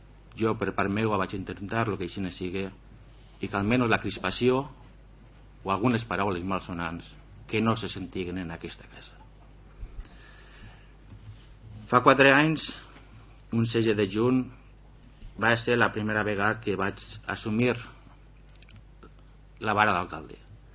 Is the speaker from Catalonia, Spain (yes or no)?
no; Benicarló, Valencian Community, Spain; agraït al meu poble, a la meva ciutat, a Benicarló